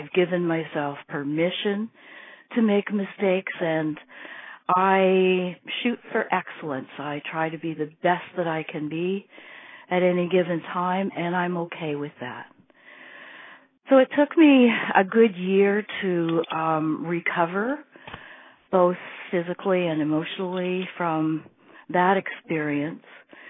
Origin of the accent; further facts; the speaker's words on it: Canada; I'm Canadian. I live in Ontario, just west of Toronto.